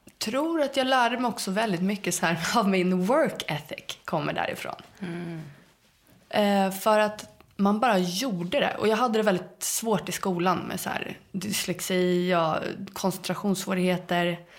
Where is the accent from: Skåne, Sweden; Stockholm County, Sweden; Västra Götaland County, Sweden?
Stockholm County, Sweden; Hägersten; Okay. Hägersten, där jag växte upp.